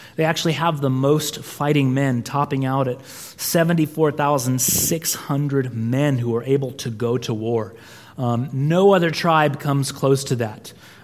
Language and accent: English; California, United States; I say, "I'm from California," right?